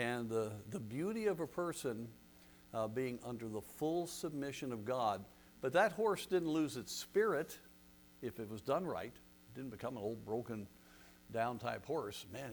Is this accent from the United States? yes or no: yes; Colorado, United States; I gave the illustration of growing up in Colorado. I was I spent a lot of time on a ranch. My best friend was rancher's son.